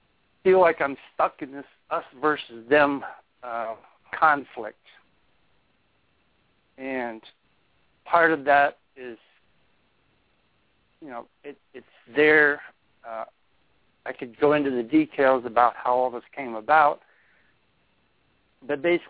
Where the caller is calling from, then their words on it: Ithaca, New York, United States; from Ithaca.